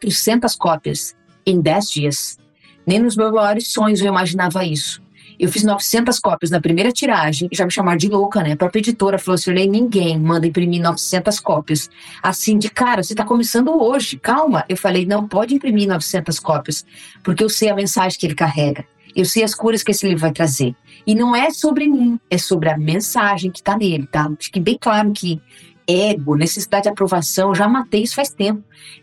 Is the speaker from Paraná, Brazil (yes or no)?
yes; Paraná, Brazil; na região oeste do Paraná, que é a minha terra, onde eu vivo.